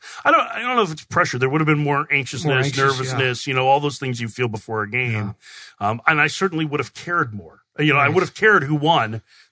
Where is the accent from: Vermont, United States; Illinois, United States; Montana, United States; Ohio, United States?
Illinois, United States; Chicago; I grew up in Chicago, so I grew up at a time when Harry Carey and Vince Lloyd and Jack Brickhouse were doing Cubs games